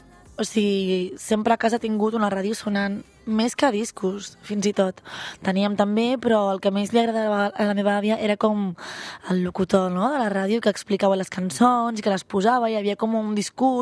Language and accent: Catalan; Catalonia, Spain; Jo sempre he dit que nosaltres hem menjat andalús i hem parlat andalús, o sigui, això ha passat, però clar, soc catalana